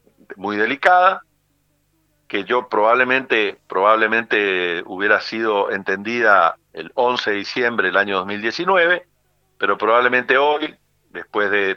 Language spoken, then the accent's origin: Spanish; Argentina